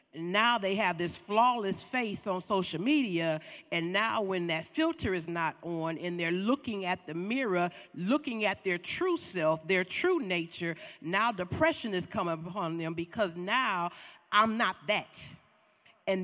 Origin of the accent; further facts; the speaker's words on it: Detroit, Michigan, United States; We went to my hometown of Detroit.